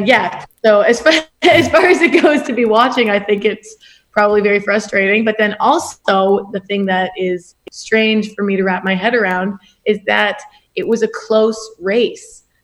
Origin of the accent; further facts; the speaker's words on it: Kitchener, Ontario, Canada; That was here in Kitchener, my hometown.